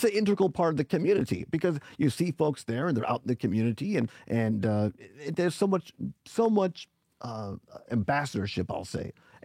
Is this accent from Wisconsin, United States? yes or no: yes; Richland Center, Wisconsin, United States; I mean, I grew up in Richland Center, so I'm a Southwest Wisconsin kid myself, but coming from that rural area